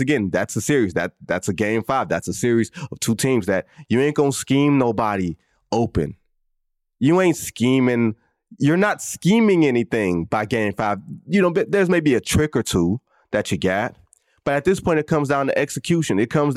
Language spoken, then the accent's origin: English; Detroit, Michigan, United States; a Detroit guy. The West Side Detroit guy. I'm from the East Side. We kick it a little different.